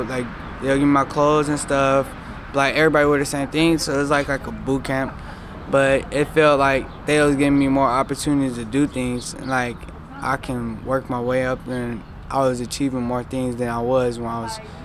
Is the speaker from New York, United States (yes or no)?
no; Richmond, California, United States; now in Antioch, United States; I say I'm from Richmond.